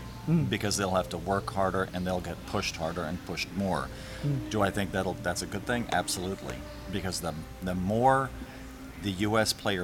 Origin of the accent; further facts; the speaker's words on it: Germany; I grew up in Germany, so I can tell you this about Germans.